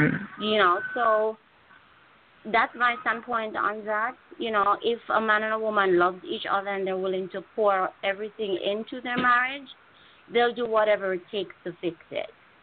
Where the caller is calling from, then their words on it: West Palm Beach, Florida, United States; I'm calling from West Palm Beach.